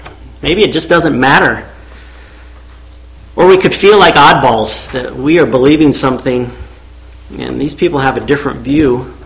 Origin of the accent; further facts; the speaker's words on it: Pennsylvania, United States; I grew up in Pennsylvania and we lived out in the country where it was just great when there was a moonlit night